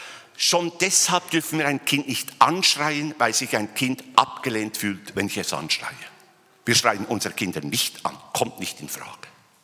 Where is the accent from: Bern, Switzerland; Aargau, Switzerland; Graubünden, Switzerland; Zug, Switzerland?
Bern, Switzerland; ich komme ja aus dem Kanton Bern und man spricht ja von uns, dass wir etwas langsam sind.